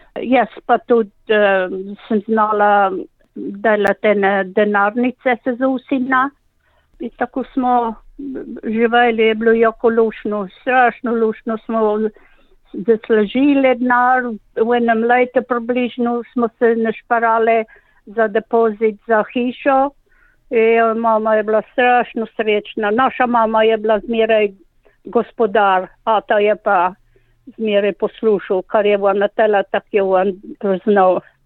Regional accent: Kozarišče, Littoral–Inner Carniola, Slovenia; also born or lived in France; Jaz sem zrasla v Kozarščah, v Loške doline. Jaz sem dorasla tam, hodila v šolo, glih tako, kot je moja mama ali pa moja stara mama.

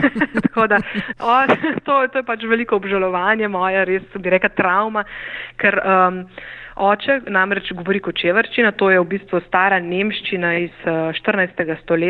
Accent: Novo Mesto, Lower Carniola, Slovenia; now in Ljubljana, Slovenia; prihajam z Dolenjske, z Novega mesta. Tam sem preživela so svojo mladost, končala srednjo šolo, potem pa me je pot zanesla v Ljubljano, glavno mesto, na študij zgodovine in pa sociologije

